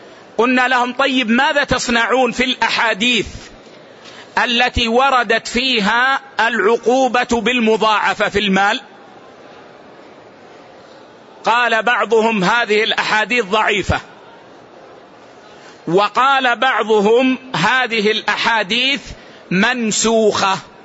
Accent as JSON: {"language": "Arabic", "country": "Saudi Arabia"}